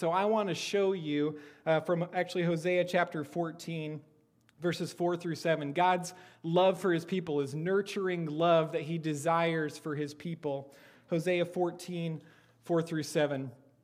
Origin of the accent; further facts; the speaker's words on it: Iowa, United States; I grew up in Iowa, and this doesn't sound like a description of Iowa.